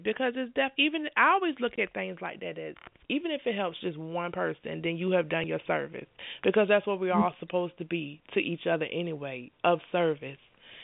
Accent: Virginia, United States; accent: Southern; because I moved from Virginia to Georgia about 3 years ago, and coming

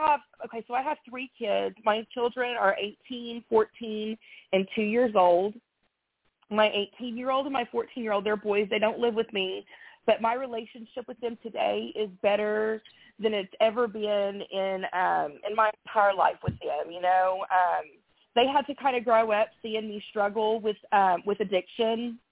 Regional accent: Oklahoma, United States; I'm from Oklahoma, and so I flew my three kids out to Florida for a whole week just a few months ago.

